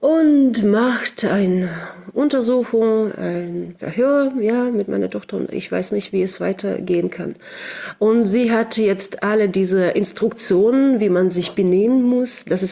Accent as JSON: {"language": "German", "region": "Sakhalin Oblast", "country": "Russia", "also_born_or_lived": "Moscow", "moved": "as an adult", "lives_now": "Berlin, Germany", "said": "ich komme aus Sachalin. Das ist die größte Insel der Russischen Föderation. Das ist sehr weit weg und das liegt zwischen Russland und Japan. Und ich lebte dort 33 Jahre, ziemlich lang. Dann bewegte ich mich nach Moskau und dann ein bisschen später nach Berlin. Und ich lebe hier in Berlin seit 2019"}